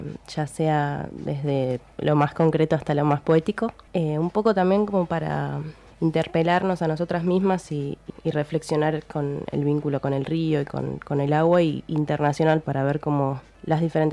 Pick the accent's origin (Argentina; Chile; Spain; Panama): Argentina; Ensenada, Buenos Aires Province; somos de Ensenada y queríamos ver cine en nuestro barrio, básicamente.